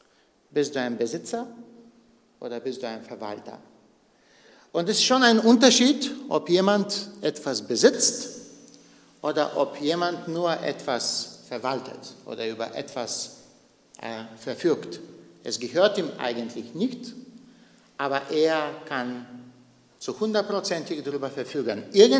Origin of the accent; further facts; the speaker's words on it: Bulgaria; Es gab ein Sprichwort bei uns in Bulgarien, nämlich das, was mir gehört, gehört mir, das, was dir gehört, gehört uns allen.